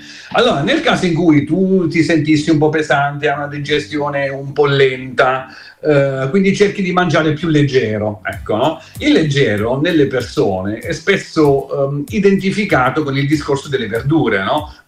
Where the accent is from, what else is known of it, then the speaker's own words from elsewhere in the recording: Southern Italy, Italy; Ma io sono un terrone anomalo